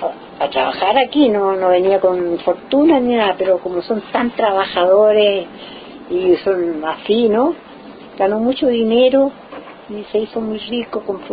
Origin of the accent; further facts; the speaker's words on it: Buin, Santiago Metropolitan Region, Chile; born there; Yo nací en Buin. Mi familia, la familia de mi padre, había vivido varios años ahí en Buin.